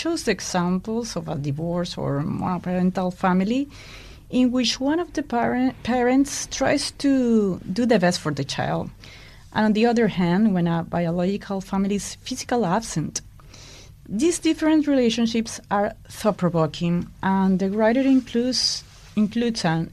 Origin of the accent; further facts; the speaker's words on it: Venezuela; moved away as an adult; I was born and raised in Venezuela